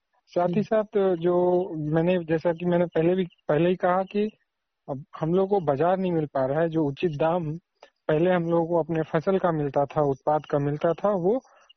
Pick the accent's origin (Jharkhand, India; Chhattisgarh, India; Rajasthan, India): Jharkhand, India; Vishnugarh; और बिष्णुगढ़ प्रखंड के गैड़ा पंचायत का रहने वाला हूँ।